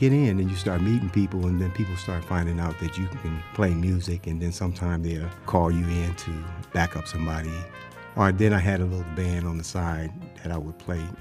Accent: Los Angeles, California, United States; Yes, I grew up in Los Angeles, but that happened to be in an Empire when I first started playing.

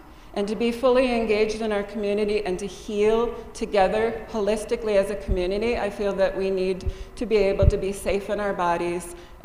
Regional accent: Milwaukee, Wisconsin, United States; if I would say that I was from Milwaukee, they'd say, are you sure? You don't quite have that Milwaukee accent.

